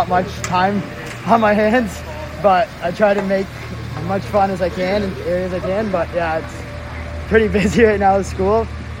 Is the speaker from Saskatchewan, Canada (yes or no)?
no; Kingston, Ontario, Canada; I'm from Kingston.